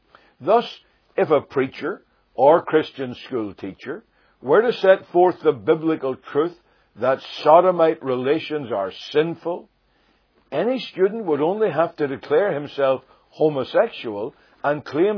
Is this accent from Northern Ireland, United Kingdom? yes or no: yes; Northern Ireland, United Kingdom; Most of my listeners will know that I come from Northern Ireland.